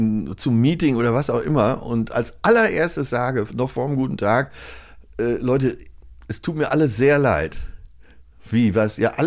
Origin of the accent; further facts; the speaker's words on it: Münster, North Rhine-Westphalia, Germany; Ich komme ja aus Münster, weil da haben Fahrräder immer Vorfahrt.